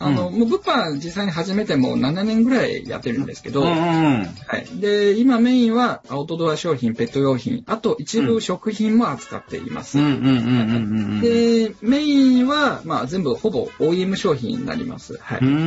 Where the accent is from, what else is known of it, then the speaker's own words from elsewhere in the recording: Xinyang, Henan, China; Japanese is a second language; moved away as an adult; also born or lived in Osaka; now in Japan; 私、はい、中国の信陽っていうところ出身なんですけど、